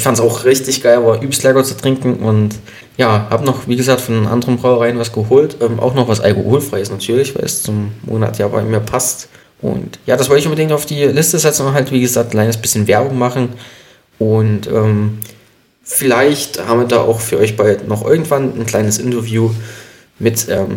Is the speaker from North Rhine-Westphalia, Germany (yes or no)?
no; Marienberg, Saxony, Germany; Ich war quasi in der Heimat, im Erzgebirge, in meiner Heimatstadt Marienberg